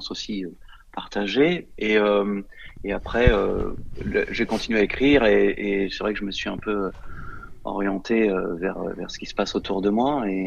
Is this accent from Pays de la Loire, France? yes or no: yes; Nantes, Pays de la Loire, France; born there; now in Strasbourg, France; Je suis pas de Strasbourg à l'origine. Je suis nantais. Je suis né à Nantes, mais j'ai pas mal voyagé.